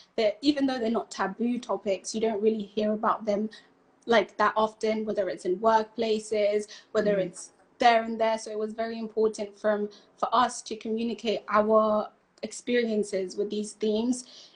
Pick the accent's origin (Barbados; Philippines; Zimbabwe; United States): Zimbabwe; I'm originally from Zimbabwe.